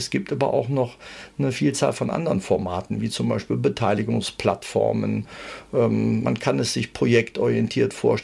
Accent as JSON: {"language": "German", "town": "Bonn", "region": "North Rhine-Westphalia", "country": "Germany", "tie": "born or raised there", "said": "Als gebürtiger Bonner, der ja die ersten 20, 25 Jahre dann in Bonn gelebt hat, aufgewachsen ist."}